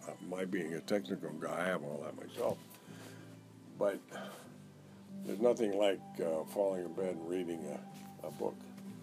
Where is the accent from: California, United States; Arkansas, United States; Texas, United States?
California, United States; Los Angeles; I grew up in Los Angeles.